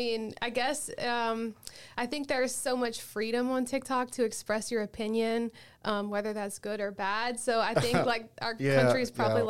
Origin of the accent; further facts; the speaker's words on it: Lafayette, Louisiana, United States; but I am from Lafayette. I technically was born in Marksville, but we moved here when I was a toddler with my mom. So, yeah, I've been living in Lafayette for 34 years